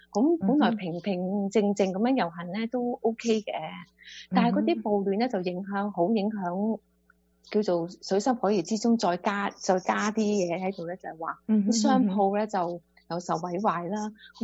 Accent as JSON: {"language": "Cantonese", "country": "United States", "said": "我哋其實我哋美國人真係應該要好團結咯。"}